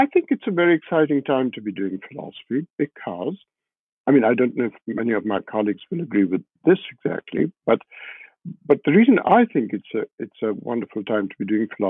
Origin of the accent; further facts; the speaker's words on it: India; I'm an Indian, as you might know, and I feel very strongly Indian. You know, I grew up in a very Anglo home, and I think a lot of my life has been a reaction to that home. And I feel very strongly rooted in India